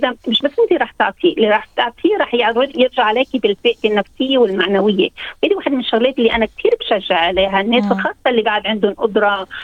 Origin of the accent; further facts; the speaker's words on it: Lebanon; moved away; يعني أنا ربيت بلبنان وكبرت